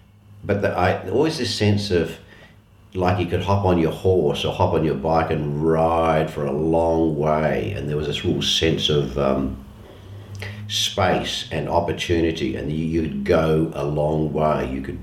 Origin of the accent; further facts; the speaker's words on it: Adelaide, South Australia, Australia; I'm an Adelaide boy, and I was born in Adelaide in May 1948.